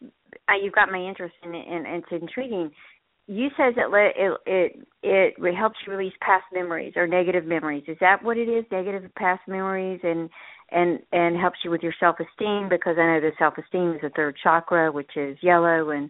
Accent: North Carolina, United States; I grew up in North Carolina.

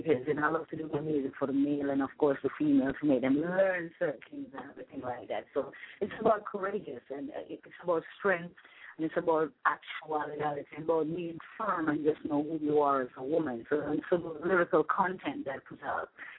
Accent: Jamaica; I'm Jamaican and everything. And my Jamaican people love me and everything.

